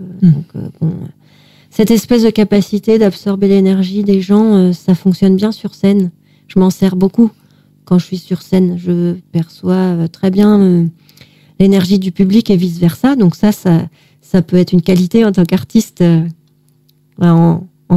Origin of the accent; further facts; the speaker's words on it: Évreux, Normandy, France; je suis revenue à Évreux, qui est ma ville natale, en fait.